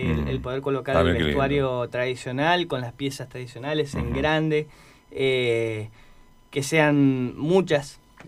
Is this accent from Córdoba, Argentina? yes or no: no; Neuquén, Argentina; yo soy de Neuquén, es bastante difícil viajar